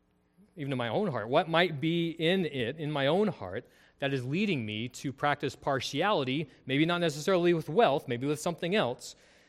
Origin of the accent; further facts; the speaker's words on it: California, United States; as I've grown up as an American, as a conservative, semi-rural Californian, right?